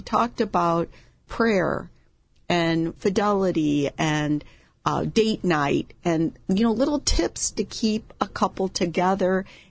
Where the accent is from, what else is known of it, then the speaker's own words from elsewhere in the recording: Chicago, Illinois, United States; I'm from Chicago where it's cold and snowy